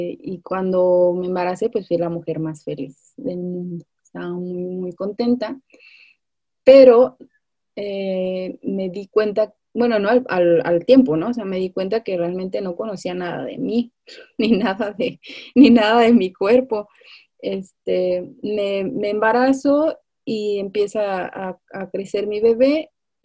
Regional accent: Tijuana, Baja California, Mexico; now in Mexico City, Mexico; soy de Tijuana, me vine a vivir hace como 10 años a la Ciudad de México

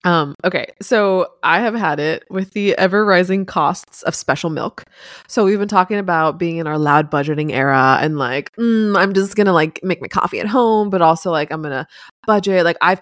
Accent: Miami, Florida, United States; also born or lived in Boston; now in Nashville, United States; And I mean, we grew up in Miami, expensive. We lived in Boston and Northeast.

